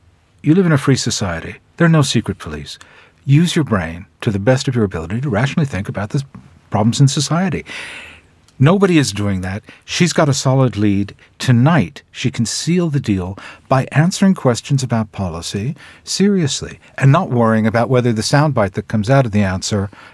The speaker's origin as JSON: {"language": "English", "country": "United States", "said": "And I'm an American, obviously."}